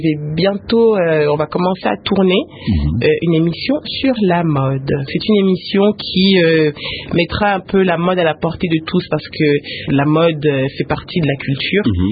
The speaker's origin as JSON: {"language": "French", "region": "Kinshasa", "country": "DR Congo", "said": "Mais il faut aussi me comprendre, je suis congolaise de Kinshasa. Je suis congolaise de Kinshasa."}